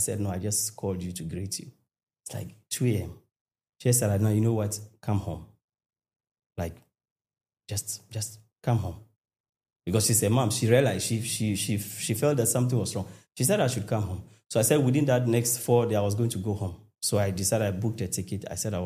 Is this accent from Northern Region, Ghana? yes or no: yes; Tamale, Northern Region, Ghana; You see, I grew up in Tamale.